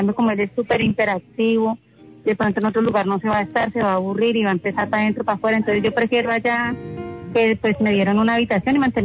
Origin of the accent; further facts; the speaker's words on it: Ibagué, Tolima, Colombia; De Ibagué. Yo soy de Ibagué.